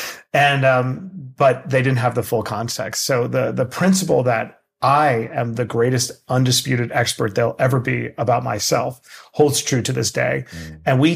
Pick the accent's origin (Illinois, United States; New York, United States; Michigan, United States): New York, United States; Queens; I grew up in Queens, New York, very poor, living on government cheese